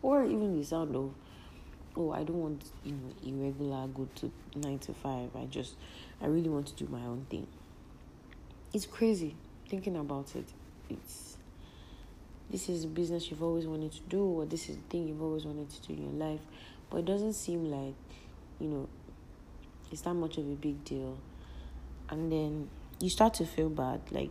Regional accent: Nigeria; And I'm saying Nigerian because I'm Nigerian, so obviously I can relate.

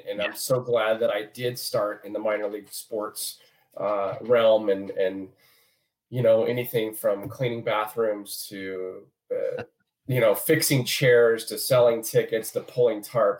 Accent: Vacaville, California, United States; now in Idaho, United States; I grew up in a town called Vacaville, California. It's in between San Francisco and Sacramento, close to the Napa Valley. And so I grew up there and we had family here in the state of Idaho where I live.

